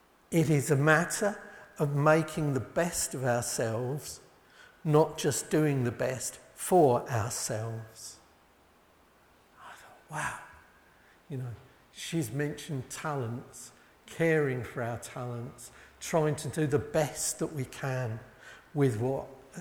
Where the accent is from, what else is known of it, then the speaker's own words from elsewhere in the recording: England, United Kingdom; Again, because we're English, we probably think, well, surely not.